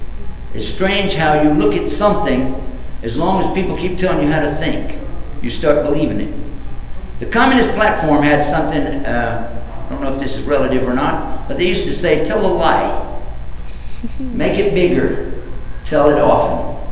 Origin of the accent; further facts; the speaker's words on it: Texas, United States; By the way, that's my home state, in case you didn't know that.